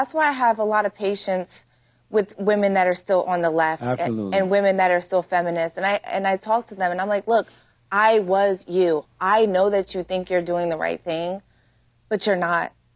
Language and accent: English; East Coast, United States; now in Los Angeles, United States; I'm from the East Coast.